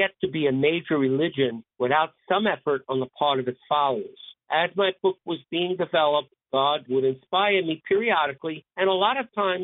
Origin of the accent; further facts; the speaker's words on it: Brooklyn, New York, United States; I love to write about how life was being an Italian-American growing up in Brooklyn in the 1960s and 1970s.